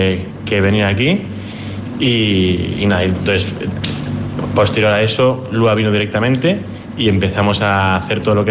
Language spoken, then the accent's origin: Spanish; Barcelona, Catalonia, Spain; now in Fuerteventura, Spain; yo de Barcelona, no somos majoreros